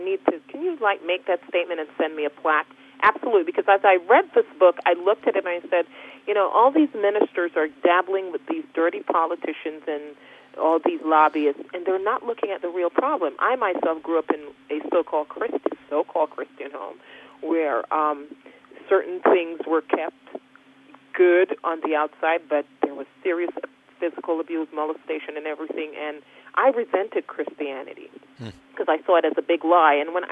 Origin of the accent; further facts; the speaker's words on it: Jamaica; And I'm a Jamaican. I can go to the Jamaican. I can say the Jamaican talk.